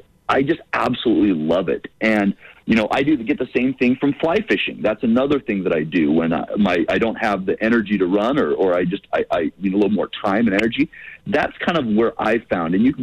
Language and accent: English; Utah, United States; I don't think depression was nearly talked about in growing up in Utah in the 90s, right?